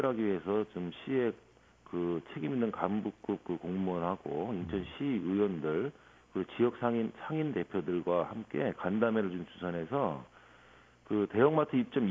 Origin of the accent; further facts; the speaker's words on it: Yesan, South Chungcheong, South Korea; now in Incheon, South Korea; 고향은 이제 충청남도 예산입니다.